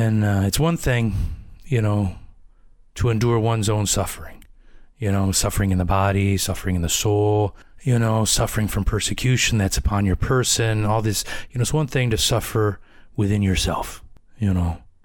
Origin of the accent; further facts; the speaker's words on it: United States; I'm from the United States, and I know there's a variety of people from around the world that listen to this